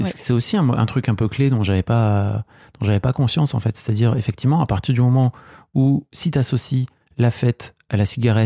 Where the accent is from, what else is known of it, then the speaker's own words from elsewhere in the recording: Hauts-de-France, France; nous on vient du Nord, donc on a le droit